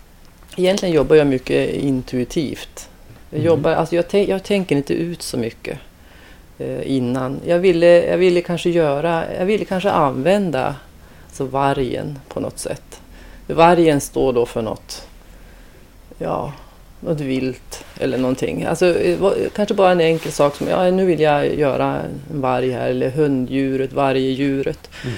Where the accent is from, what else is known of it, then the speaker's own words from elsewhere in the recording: Sundsvall, Västernorrland County, Sweden; born there; moved away as an adult; Jag var bara 18 år när jag kom hit från Medelpad, då, Sundsvallstrakten där jag är född.